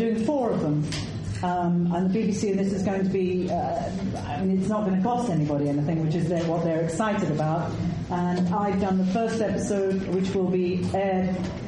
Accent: Stratford-upon-Avon, West Midlands, United Kingdom; I come from Stratford-on-Avon

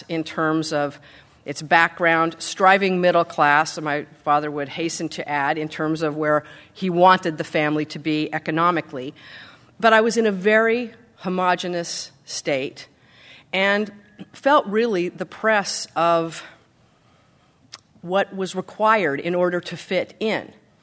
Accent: Utah, United States; Many of you know that I grew up Mormon in Utah.

